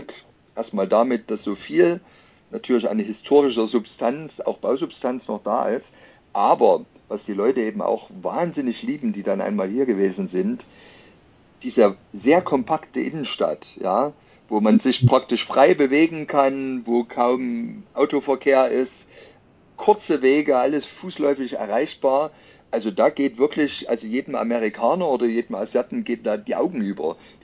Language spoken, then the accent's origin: German; Leipzig, Saxony, Germany; Ich bin ja gebürtiger Leipziger, habe ja auch weitgehend studiert und natürlich wächst man als Leipziger mit Bach auf